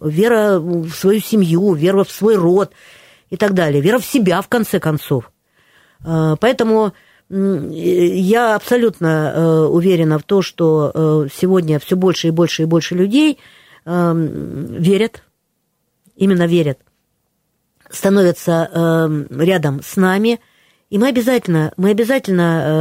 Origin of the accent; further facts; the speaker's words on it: Rostov Oblast, Russia; also born or lived in Novocherkassk; Но с 4 лет я воспитывалась на Манычи, в Донской, ой, в Манычской казачьей станице.